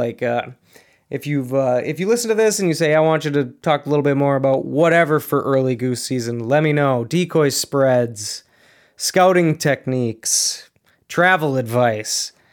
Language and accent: English; Minnesota, United States; So growing up in Minnesota and hunting in Minnesota and Wisconsin has just kind of conditioned me to that.